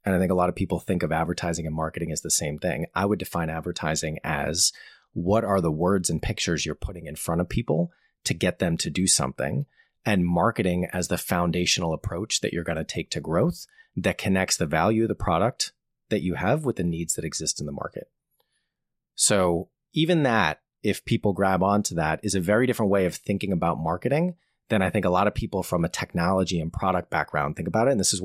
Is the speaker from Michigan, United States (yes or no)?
no; Boston, Massachusetts, United States; also born or lived in New York; now in United Kingdom; I'm not from this part of the world originally. I'm from the Boston area. I spent a long time in New York before moving over here.